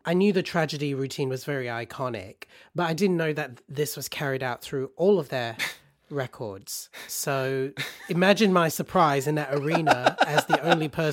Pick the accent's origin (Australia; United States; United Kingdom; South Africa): Australia; also born or lived in Malaysia; growing up in Australia and Malaysia